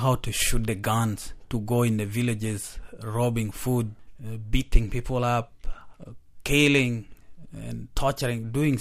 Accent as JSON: {"language": "English", "region": "Northern Region", "country": "Uganda", "tie": "born or raised there", "said": "I grew up in Uganda, the northern part where the war been over 21 years since 1986."}